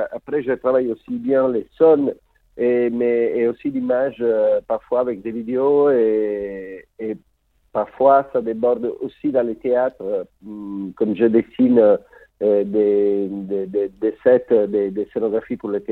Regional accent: Palermo, Sicily, Italy; moved away as an adult; also born or lived in Sardinia, Italy / Syracuse, Italy; now in Paris, France; Je suis né en Sardaigne, j'ai grandi en Sicile, à Palerme, avant d'habiter pendant 18 ans à Syracuse. Donc, je suis un fils des îles, de la Méditerranée vraiment, mais des îles plutôt. Et je me suis installé à Paris il y a 14 ans.

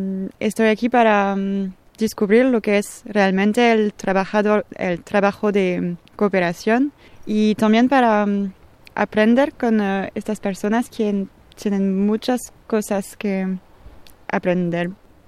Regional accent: France; soy francesa. Estoy aquí desde hace 3 días.

